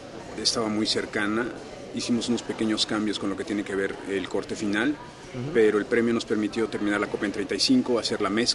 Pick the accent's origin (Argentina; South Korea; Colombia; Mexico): Mexico; Oaxaca; un poquito la idiosincrasia que tiene el oaxaqueño, de donde yo soy.